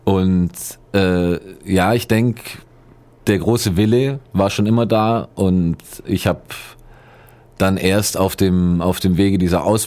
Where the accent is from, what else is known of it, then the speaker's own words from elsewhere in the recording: Ulm, Baden-Württemberg, Germany; also born or lived in Stuttgart; Oh ja, ich bin Ulmer. Ich bin in der Ulmer Frauenklinik zur Welt gekommen sogar.